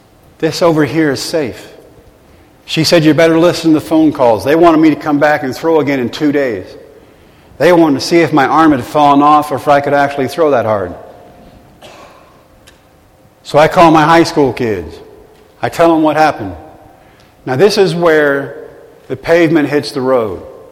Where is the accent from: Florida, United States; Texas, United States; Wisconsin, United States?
Texas, United States; They send me to my home state. I'm back in Texas for the first time in 3 months.